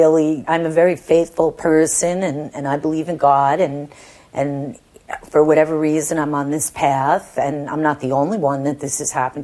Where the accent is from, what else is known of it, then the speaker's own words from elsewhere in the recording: New York, United States; And, you know, I'm from New York. You know, we're kind of tough guys.